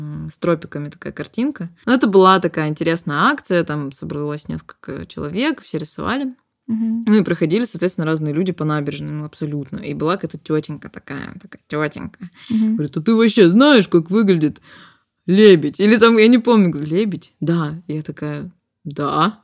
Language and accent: Russian; Omsk, Omsk Oblast, Russia; Я вообще из Омска, жила в Омске в тот момент.